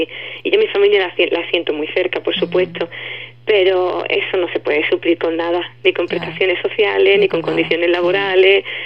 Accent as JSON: {"language": "Spanish", "country": "Spain", "said": "yo soy muy española y a mí me cuesta mucho, echo de menos la forma de vida. Me acuerdo muchísimo de mi pueblo, en el que las montañas me parecen enormes cuando voy, porque aquí no hay nada de montaña"}